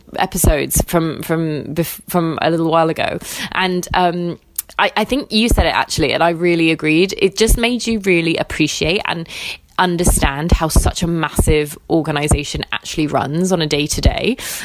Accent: Sarasota, Florida, United States; So we lived in a small town called Sarasota.

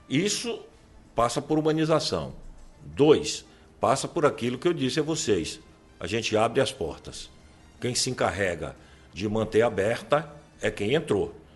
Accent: Ilhéus, Bahia, Brazil; born there; Eu nasci em Ilhéus, tenho 72 anos de idade, 48 anos de médico nessa cidade

